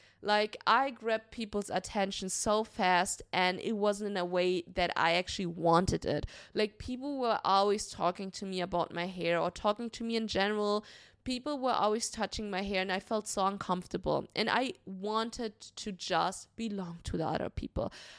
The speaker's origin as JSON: {"language": "English", "country": "Germany", "tie": "born or raised there", "said": "when I was a little child, I grew up in Germany."}